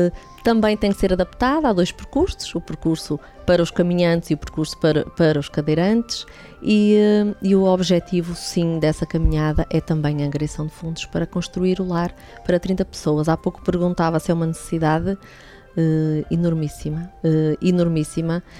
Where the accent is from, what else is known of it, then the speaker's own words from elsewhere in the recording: Amares, Braga, Portugal; Sou de Amares.